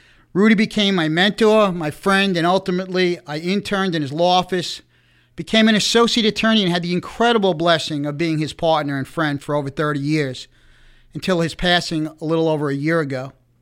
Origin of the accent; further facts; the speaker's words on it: Islip Terrace, New York, United States; My sister and I were raised in Islip Terrace by these two amazing parents, went to East Islip High School, and then both of us were first generation in our family to go to college.